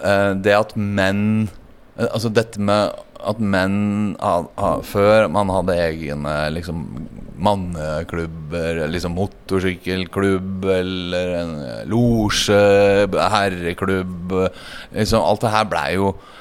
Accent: Northern Norway, Norway; Jeg vokste jo opp i Nord-Norge da, i 1978, på bursdagen min, jeg fylte 6 år. Familien, min far fra Lofoten, min mor fra Kristiansund, de var lærere.

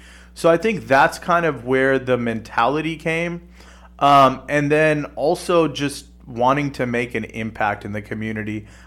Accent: Madera, California, United States; I do some community outreach for the Madera Islamic Center. I was born in Madera. I went to high school in Madera. Went to college and I came back to Madera

